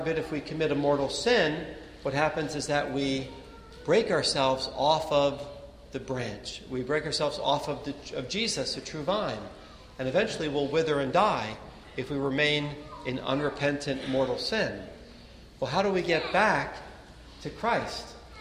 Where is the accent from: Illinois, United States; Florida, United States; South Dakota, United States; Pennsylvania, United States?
Pennsylvania, United States; Philadelphia; Growing up in Philadelphia, in the suburbs of Philly, we had a nice backyard, and I had a garden back there.